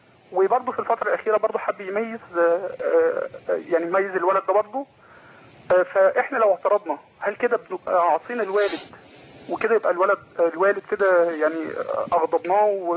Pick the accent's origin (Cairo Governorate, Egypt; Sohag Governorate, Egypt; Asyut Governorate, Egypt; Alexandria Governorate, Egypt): Asyut Governorate, Egypt; Asyut; من أسيوط.